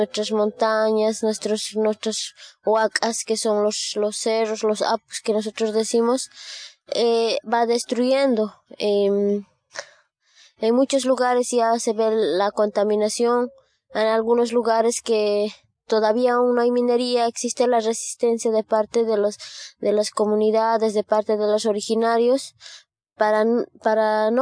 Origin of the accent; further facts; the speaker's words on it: Malcocota, Bolivia; Yo vengo de Bolivia. Mi comunidad es Malcocota, mi suyu, Charcas Caracara, y nosotros pertenecemos al CONAMA, que es el Consejo Nacional de Ayllus y Marcas del Collasuyu.